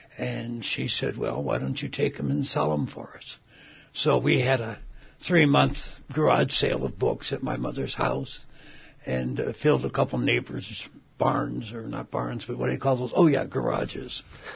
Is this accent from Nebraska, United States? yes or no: yes; Nebraska, United States; also born or lived in Sioux City, Iowa / Los Angeles / Missouri; I've always been a Nebraskan. We lived in Sioux City when I was born, and I was born on accident in Omaha. But both families had their heritage out of Omaha.